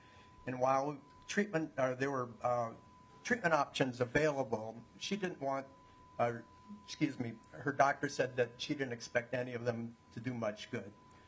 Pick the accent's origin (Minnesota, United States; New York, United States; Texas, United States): Minnesota, United States; Lakeville; I'm from Lakeville. I'm a lifelong resident of Minnesota and a father of three.